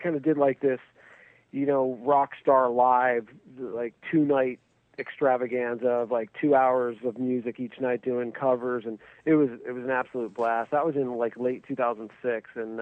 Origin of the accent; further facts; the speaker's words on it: New Jersey, United States; also born or lived in Philadelphia; I'm from South Philadelphia, South Jersey area. I was born in Philly, and have relatives in Philadelphia and South Jersey. I went to high school in Jersey